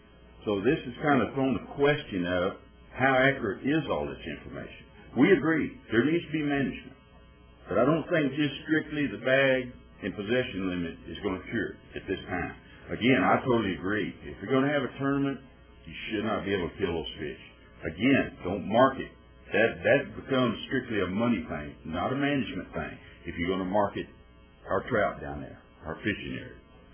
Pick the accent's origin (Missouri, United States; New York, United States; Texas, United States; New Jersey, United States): Texas, United States; now in Aransas Pass, United States; I grew up in Rio Grande Valley. I fished at Lower Laguna Madre in my early years. I now live in Aransas Pass.